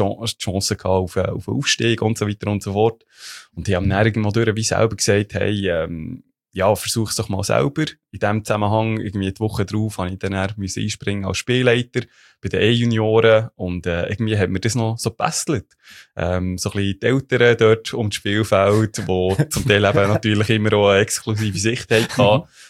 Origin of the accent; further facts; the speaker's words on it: Ittigen, Bern, Switzerland; Ich bin geboren und aufgewachsen eben in Ittigen im Kanton Bern.